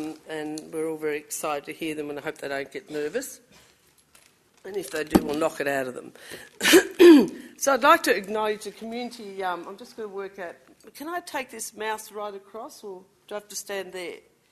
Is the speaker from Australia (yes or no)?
yes; Victoria, Australia; I'm also of Aboriginal and Irish descent. I always say this is not on my business card. Of Aboriginal and Irish descent, I was born and raised in Gippsland, in the Kulin Nation, but have really stronger connections probably with Goombunga country, clan connections there, and with Wiradjuri.